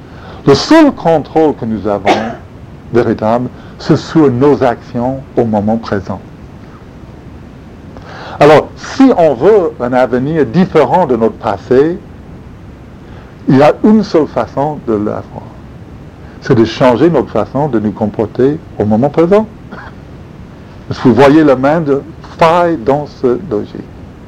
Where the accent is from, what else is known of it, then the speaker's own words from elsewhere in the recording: the South, United States; au sud des États-Unis, d'où je viens